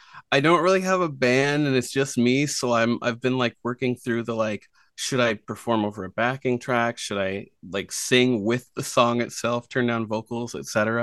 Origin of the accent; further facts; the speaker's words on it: Nova Scotia, Canada; also born or lived in Prince Edward Island; I'm an artist from PEI, I grew up in Nova Scotia and then, moved here. I've been here for quite a while now.